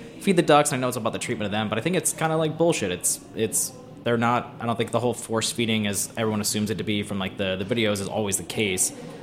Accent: Phoenix, Maryland, United States; I grew up in Phoenix, Maryland, right below the yes. right south of the Pennsylvania.

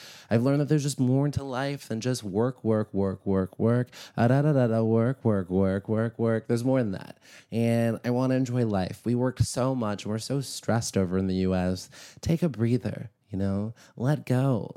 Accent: California, United States; when I travel, I always tell people I'm from California because I identify as more as a Californian than anything.

